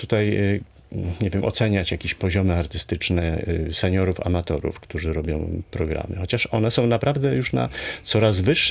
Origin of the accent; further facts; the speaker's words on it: Szczecin, West Pomeranian Voivodeship, Poland; historię Szczecina również, tak? W jakimś nie są przyjezdni, są przyjezdni dawni, przybyli, ale my jesteśmy stąd i tworzymy tą naszą małą ojczyznę.